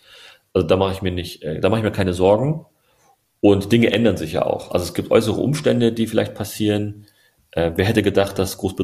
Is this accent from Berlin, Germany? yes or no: yes; Berlin, Germany